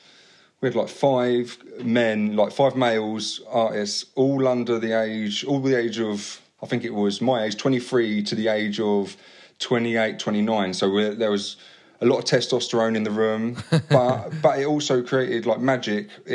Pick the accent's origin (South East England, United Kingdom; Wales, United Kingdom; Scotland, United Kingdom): South East England, United Kingdom; Brighton; He knew I was from Brighton.